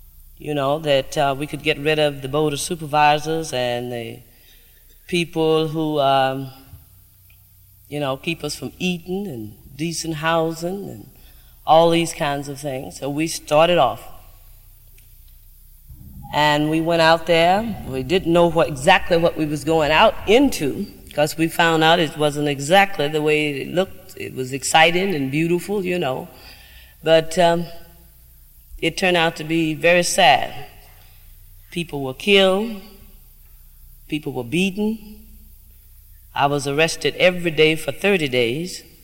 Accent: Mississippi, United States; from Issaquena County in Mississippi.

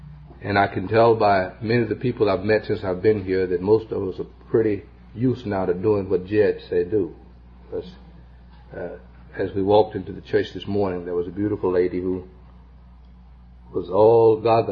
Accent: Mississippi, United States; I come from the Deep South, Mississippi. It perhaps is not an area so unlike many other areas in this nation.

